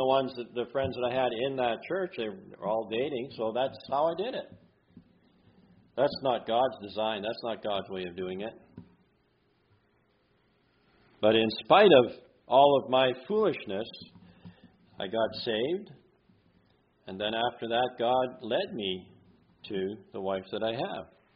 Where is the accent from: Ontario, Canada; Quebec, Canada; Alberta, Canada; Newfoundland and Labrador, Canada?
Ontario, Canada; You know, I come from Ontario.